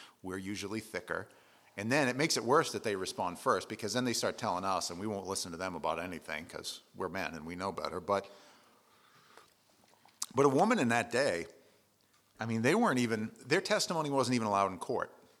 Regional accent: Maine, United States; We're from Maine.

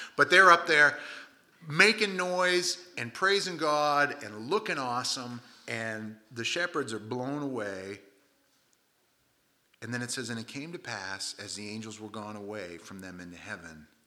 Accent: Maine, United States; I mean, we're from Maine, okay?

